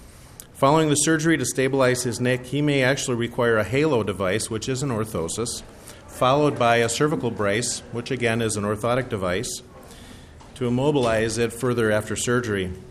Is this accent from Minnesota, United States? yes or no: yes; Rochester, Minnesota, United States; from Rochester, Minnesota.